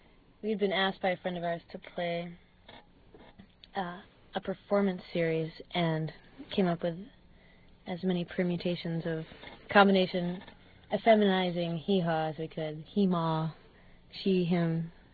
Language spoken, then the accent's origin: English; Tennessee, United States; But primarily, we're both from the South. I'm from East Tennessee, and Beth is from Texas.